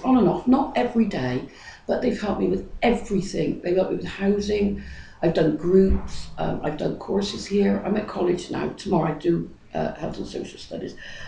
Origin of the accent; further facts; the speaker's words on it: Bristol, South West England, United Kingdom; I'm from Bristol, and I lived in a place called Jamaica Street Hostel.